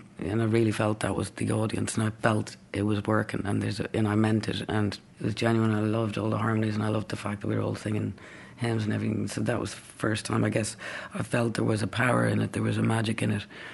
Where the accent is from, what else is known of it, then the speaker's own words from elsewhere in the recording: Ireland; It was uncool to be Irish. You wouldn't dream of singing your Irish accent.